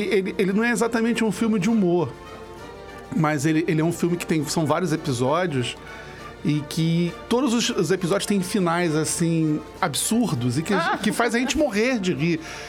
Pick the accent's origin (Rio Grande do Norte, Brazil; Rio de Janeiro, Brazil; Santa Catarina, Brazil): Rio de Janeiro, Brazil; Eu sou carioca, vai ter coisas que eu vou contar aqui que para quem mora no Rio faz o maior sentido